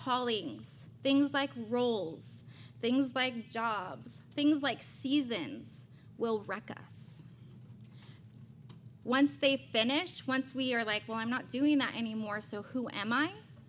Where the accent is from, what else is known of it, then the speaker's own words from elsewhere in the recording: California, United States; because I'm from Northern California.